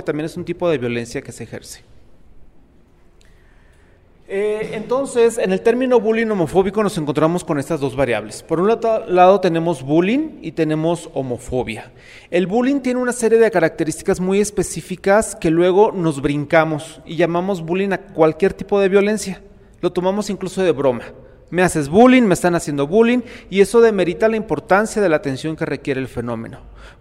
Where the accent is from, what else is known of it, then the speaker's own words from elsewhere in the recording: Michoacán, Mexico; nos encontramos al estado de Michoacán, que es de donde yo vengo